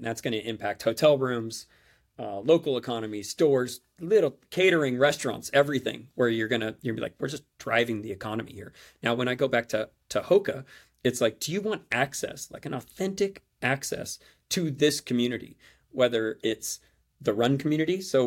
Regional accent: San Jose, California, United States; Like, I'm from San Jose. I might from the east side of San Jose, but I can come out here and feel welcome.

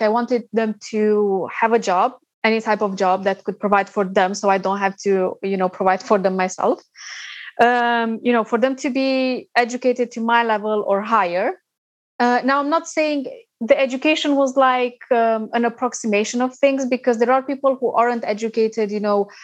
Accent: Romania; because we're both from Romania.

